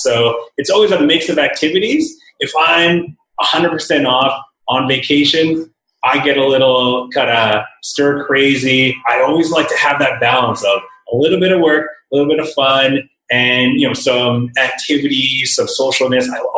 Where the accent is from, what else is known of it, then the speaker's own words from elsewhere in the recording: Golden, British Columbia, Canada; I grew up in the Rocky Mountains of Canada, just beside a small town called Golden of 4,000 people.